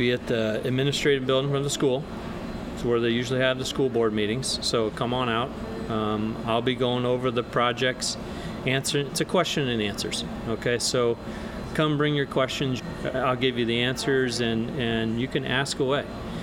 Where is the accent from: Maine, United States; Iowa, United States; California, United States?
Iowa, United States; I'm an Iowa farm boy. I grew up in Iowa. Small town, smaller than Knoxville.